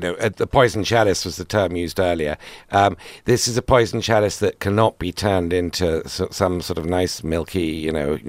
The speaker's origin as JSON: {"language": "English", "country": "United Kingdom", "said": "I know I'm required because I'm British to remember the entire sort of script to that sketch"}